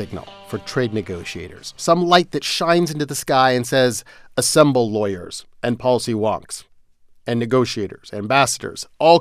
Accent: Canada; I'm a Canadian myself.

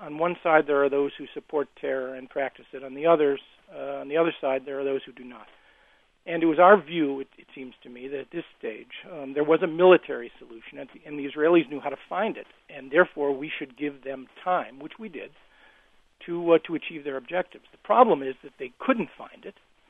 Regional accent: United States; And as an American, I think that's where my interest lies.

